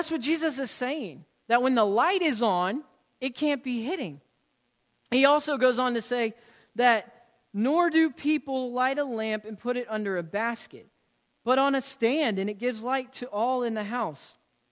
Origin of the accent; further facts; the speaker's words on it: Florida, United States; Now, I've mentioned before I'm from Florida, so I don't have too much of an understanding of what hills look like.